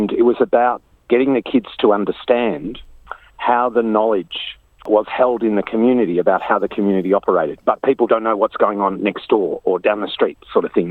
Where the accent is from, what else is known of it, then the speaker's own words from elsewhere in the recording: Melbourne, Victoria, Australia; I grew up in Melbourne and I have family in Melbourne.